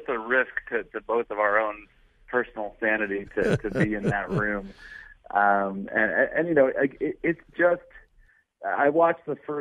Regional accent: Ohio, United States; from someone like me that I grew up in Northeast Ohio, where, you know, we all grew up as Democrats up there.

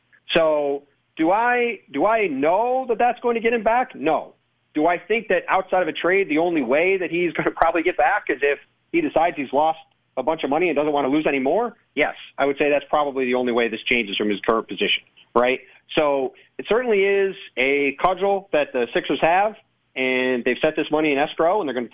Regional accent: New York, United States; I mean, I grew up near Buffalo, right?

